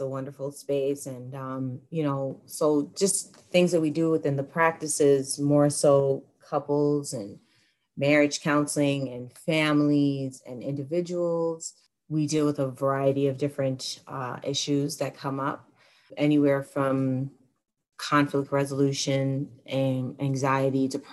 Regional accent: New York, United States; I grew up in a home, mind you, I grew up in New York, but my parents are from Caribbean background.

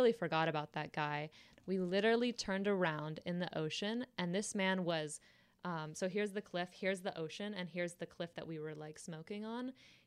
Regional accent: Carlsbad, California, United States; Also, I grew up in San Diego, where you grew up.

